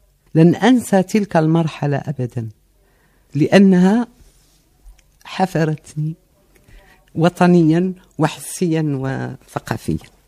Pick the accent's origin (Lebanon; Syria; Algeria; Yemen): Algeria; Tébessa, Tébessa Province; أنا من مواليد 1951 بمدينة تبسة الخالدة، ثوريا وتاريخيا، وحتى من ناحية تأسيسها التاريخي العميق. نشأت في عائلة محافظة